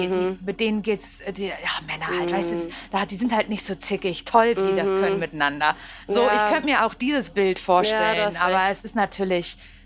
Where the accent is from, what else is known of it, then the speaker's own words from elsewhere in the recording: Parchim, Mecklenburg-Vorpommern, Germany; Ich komme ja aus Parchim. Da gibt es medientechnisch überhaupt nichts.